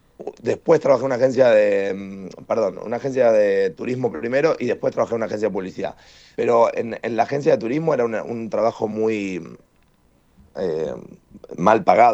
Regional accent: Argentina; now in Mexico; uno es argentino, uno extraña sus raíces y me voy a morir siendo argentino, no lo voy a cambiar y la verdad que estoy muy orgulloso de eso.

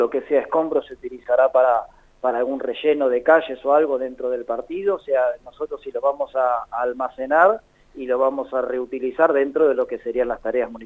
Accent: La Plata, Buenos Aires Province, Argentina; yo también soy platense

